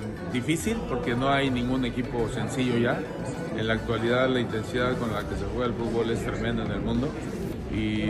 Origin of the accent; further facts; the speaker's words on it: Mexico; porque yo como mexicano